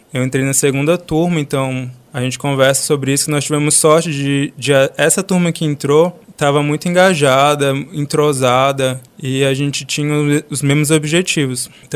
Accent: Imperatriz, Maranhão, Brazil; now in Belém, Brazil; Eu vim de Imperatriz do Maranhão. Eu estou aqui em Belém há 5 anos.

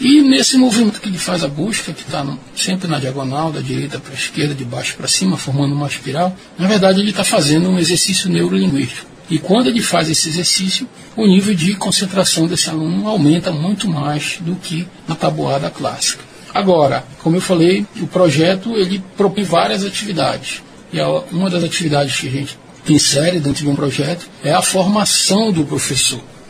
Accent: Pará, Brazil; E nós, como paraenses

